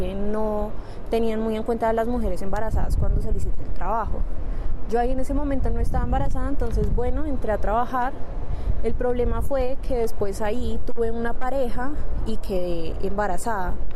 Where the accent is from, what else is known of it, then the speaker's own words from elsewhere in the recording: Chaparral, Tolima, Colombia; born there; nací en Chaparral, Tolima.